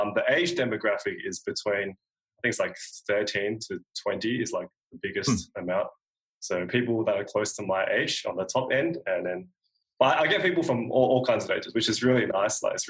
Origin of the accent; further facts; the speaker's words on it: Australia; I am from Australia, and I make videos about percussion.